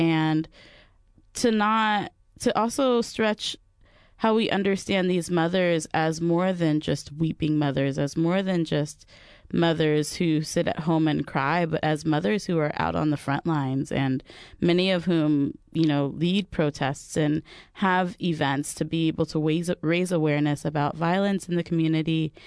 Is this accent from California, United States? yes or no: yes; Hayward, California, United States; I'm originally from Hayward, and we went to the same church